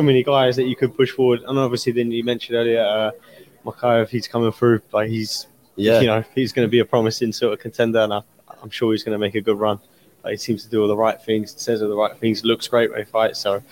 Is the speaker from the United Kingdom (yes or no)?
yes; United Kingdom; As a British person and an MMA fan, I want all the British guys to do well anyway